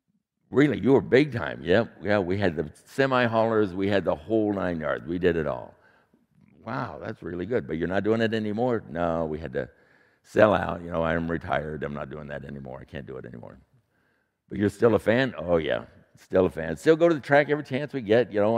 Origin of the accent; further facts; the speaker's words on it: Indianapolis, Indiana, United States; I said, really? I grew up in Indianapolis, Indiana.